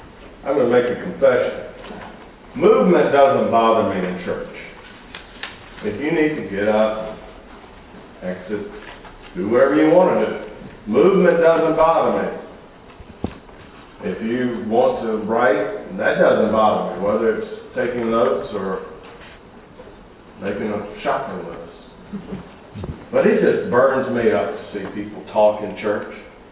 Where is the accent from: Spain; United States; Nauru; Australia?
United States; the South; accent: Southern drawl; it comes out with a slightly southern drawl and some Bedford County roots. See, that's my accent.